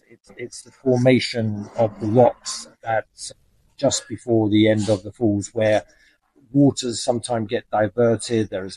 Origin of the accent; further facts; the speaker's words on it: London, United Kingdom; I'm originally from the UK, from London, but Africa has had this drawing to me.